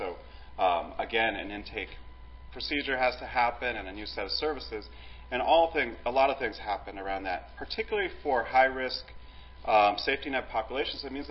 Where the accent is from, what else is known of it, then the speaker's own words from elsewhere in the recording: California, United States; We're from California, so it's particularly early for us, although we've kind of gotten adjusted to the time.